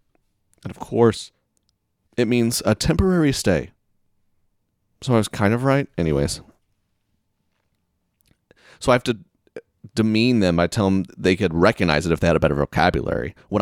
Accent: the South, United States; You know, I'm from the South.

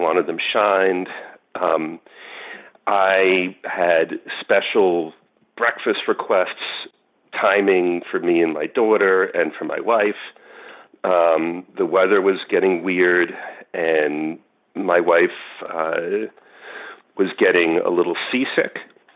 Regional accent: New York, United States; and I'm from New York where there's a lot of good chop houses.

